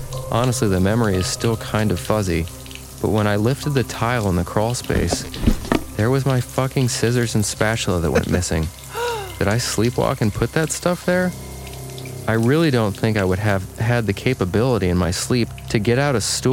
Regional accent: the South, United States; so if y'all can't tell by now, I'm from the South.

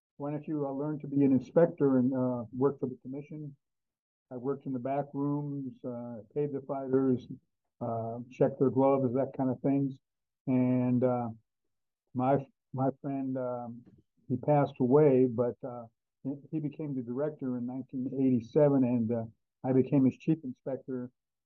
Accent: Arizona, United States; born there; now in Nevada, United States; I was originally born in Arizona and moved to Nevada probably 60 years ago.

